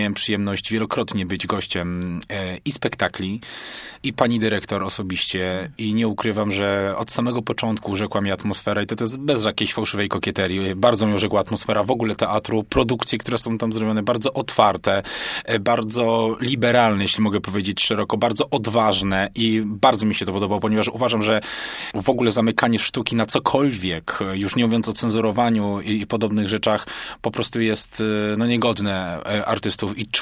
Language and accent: Polish; Kraków, Lesser Poland, Poland; Ja jestem Krakusem, czyli powiedzmy finansowo niedaleko was.